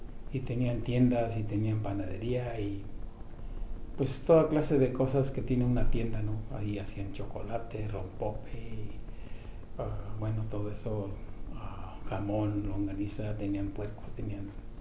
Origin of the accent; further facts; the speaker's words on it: Morelia, Michoacán, Mexico; also born or lived in Indaparapeo; Yo soy nacido en un pueblito que se llama Indaparapeo, pero criado en Morelia, Michoacán, en México.